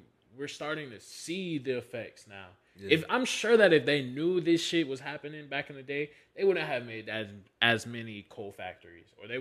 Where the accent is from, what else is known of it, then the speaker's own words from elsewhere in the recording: United States; born there; And I think that is my right since I was born in America, my nigga.